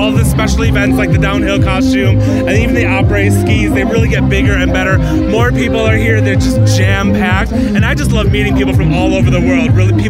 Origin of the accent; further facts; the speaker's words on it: Milwaukee, Wisconsin, United States; I'm from Milwaukee, Wisconsin, here for Aspen Gay Ski Week.